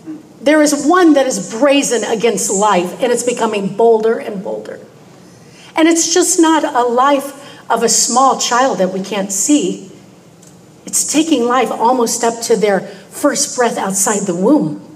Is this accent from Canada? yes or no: no; Midwest, United States; now in Dallas, United States; I'm from Dallas, Texas, and I don't know if you know much about Texas, but we speak a little bit different than y'all. In fact, when I moved to Dallas in 2000, I was a little bit in shock because I was raised in the Midwest